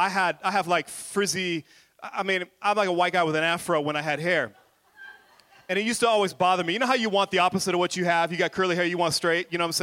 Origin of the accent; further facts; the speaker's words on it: Skyway, Washington, United States; I grew up in Skyway, which is really more of a ghetto area in South Seattle.